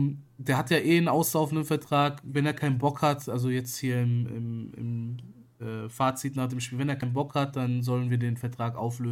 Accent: Aachen, North Rhine-Westphalia, Germany; wir kommen ja alle aus Aachen hier.

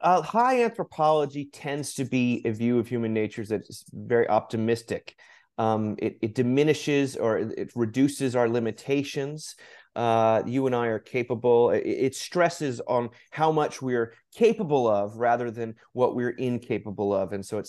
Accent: New York City, New York, United States; moved away as an adult; now in Virginia, United States; I'm originally from New York City, actually. So moved down here about 14 years ago.

